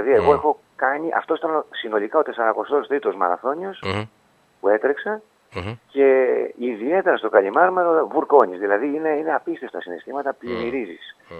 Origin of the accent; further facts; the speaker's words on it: Patras, Western Greece, Greece; μια και ήταν στην πόλη μου